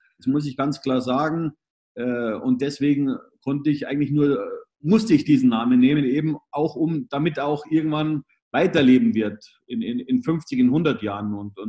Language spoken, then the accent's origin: German; Munich, Bavaria, Germany; ich bin in München aufgewachsen. Und 82 dann eben in Chiemgau gezogen mit meinem Vater, weil mein Vater ist damals zu einer Chemiefirma gewechselt. Mhm. Ja, und dann eben 99 bin ich wieder zurück nach München.